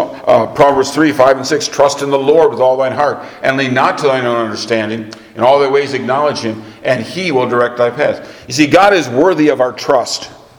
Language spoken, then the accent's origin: English; Michigan, United States; When I was growing up in Michigan, they always talk about putting up preserves.